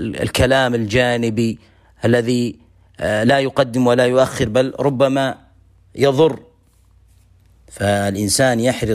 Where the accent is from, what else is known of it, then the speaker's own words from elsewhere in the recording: Saudi Arabia; أو أن الأنظمة سواء في بلده أو في بلدنا المملكة العربية السعودية